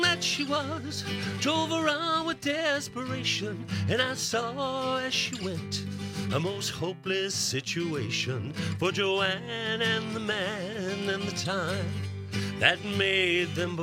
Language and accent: English; Scotland, United Kingdom; I am Scottish